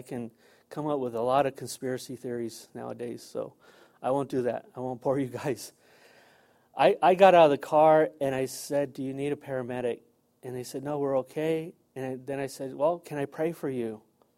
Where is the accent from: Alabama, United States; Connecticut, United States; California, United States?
California, United States; San Diego; I grew up here in North Park, Golden Hills, downtown San Diego.